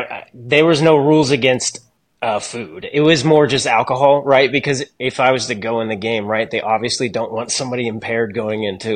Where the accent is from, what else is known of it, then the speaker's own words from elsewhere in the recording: Dallas, Texas, United States; And I'm from Dallas, so playing for the Dallas Ice Jets was nice to be home for a year